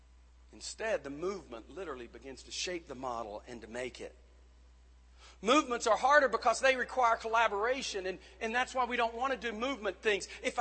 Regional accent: Texas, United States; But I'm from East Texas with 1,000 people.

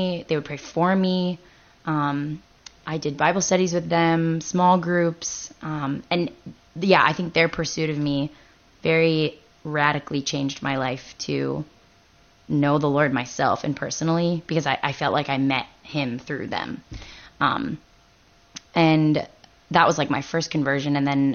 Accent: Florida, United States; So born and raised in Florida, I'm here serving with SPO at Ohio State.

